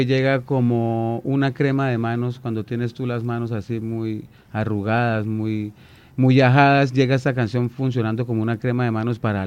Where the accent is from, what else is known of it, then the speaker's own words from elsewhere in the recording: Santander, Colombia; Entonces eso es como lo que somos los santandereanos, ¿no?